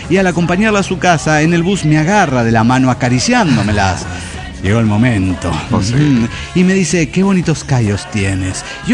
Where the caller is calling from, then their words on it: Pachuca, Hidalgo, Mexico; de Pachuca, Hidalgo, México.